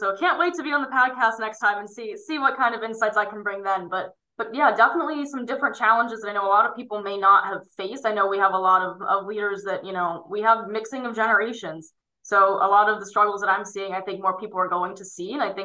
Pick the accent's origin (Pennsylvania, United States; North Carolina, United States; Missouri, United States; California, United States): Pennsylvania, United States; State College; And actually again, being my hometown around, State College, Pennsylvania, with the Pennsylvania State University.